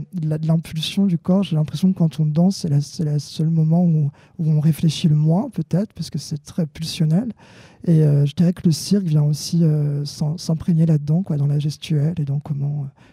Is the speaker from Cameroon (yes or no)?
no; Hauts-de-France, France; Faut savoir que je viens de Picardie, dans un tout petit village de 250 habitants.